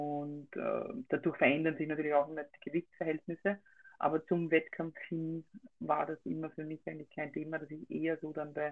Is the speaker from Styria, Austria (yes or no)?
no; Ostlieb, Burgenland, Austria; Ich komme aus Österreich, ganz genau aus dem Burgenland, aus Ostlieb, aus einem kleinen Dorf, sage ich mal.